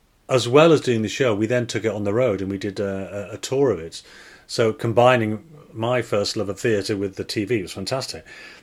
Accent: Liverpool, North West England, United Kingdom; I am from Liverpool.

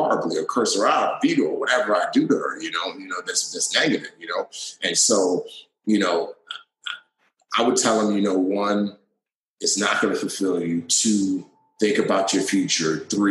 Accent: Bronx, New York, United States; growing up in the Bronx and, you know, working in the countries that I worked

